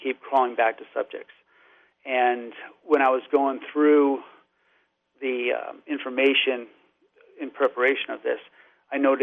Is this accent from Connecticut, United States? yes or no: yes; Reading, Connecticut, United States; he visits my hometown of Reading.